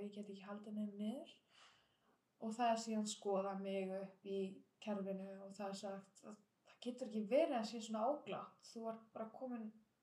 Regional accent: Honduras; Icelandic is a second language; now in Iceland; ég kem frá Honduras

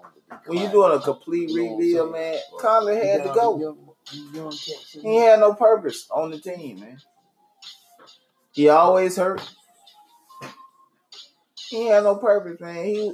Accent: Memphis, Tennessee, United States; I'm from Memphis.

